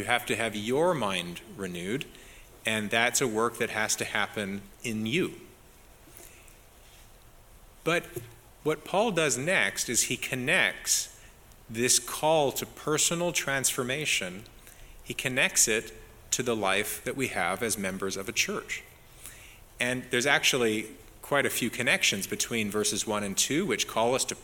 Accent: Canada; I was growing up in Canada where no one knows how to play basketball.

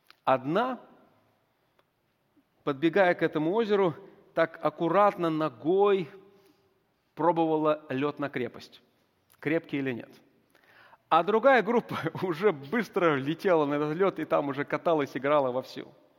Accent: Siberia, Russia; Как многие из вас знают, я вырос в Сибири.

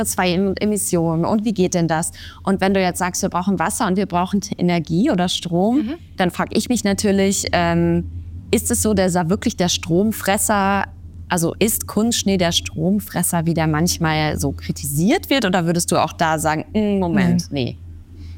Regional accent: Northern Germany, Germany; Ich komme aus Norddeutschland, deswegen bin ich noch nie in meinem Leben Ski gefahren.

